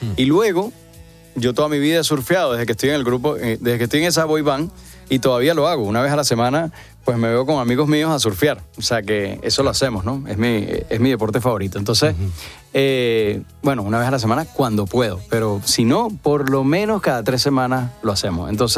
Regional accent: Venezuela; yo soy venezolano, soy rubio porque mis padres son españoles, pero soy venezolano

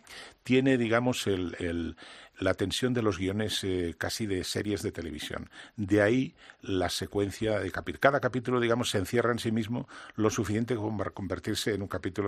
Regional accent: Valderredible, Cantabria, Spain; soy cántabro, de Valderredible, el Valle del Ebro.

